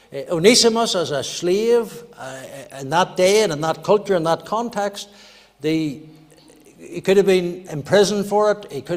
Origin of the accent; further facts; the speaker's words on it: Northern Ireland, United Kingdom; I come originally from Fermanagh, as you know